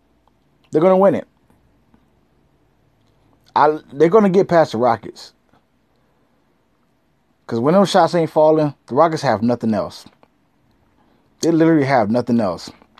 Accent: Ohio, United States; Be grateful for that. And I'm from Ohio. I'm just saying.

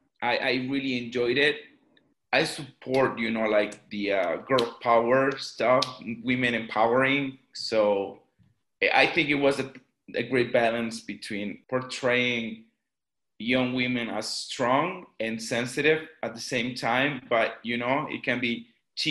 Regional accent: Mexico; I grew up in a little town. My family had a farm away from my town in the middle of nowhere. And that farm is near a huge, huge river, which is called Grijalva. It's a very big river in Mexico.

